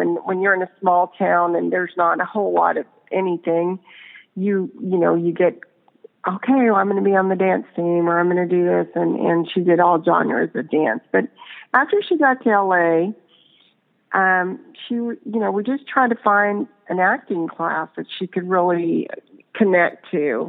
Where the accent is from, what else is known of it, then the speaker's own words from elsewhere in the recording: Dallas, Texas, United States; I'm originally from, like I said, I'm originally from Dallas, still have family there.